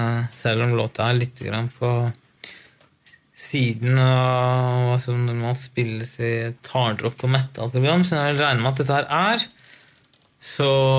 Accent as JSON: {"language": "Norwegian", "town": "Lillehammer", "region": "Innlandet", "country": "Norway", "tie": "born or raised there", "said": "Lillehammer er jo liksom stedet hvor jeg vokste opp, eller si jeg er fra Gudbrandsdalen, sant? Så jeg gikk på skole der og tilbrakte veldig mye ungdomstiden min der og begynte å spille i band første gangen der ute."}